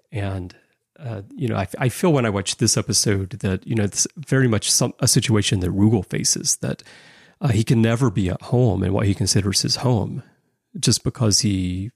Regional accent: Alabama, United States; I grew up in Alabama in the 70s and the 80s.

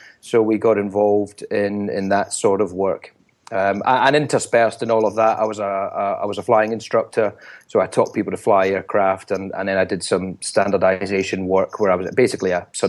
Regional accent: Scotland, United Kingdom; So my history, obviously I'm a Scotsman.

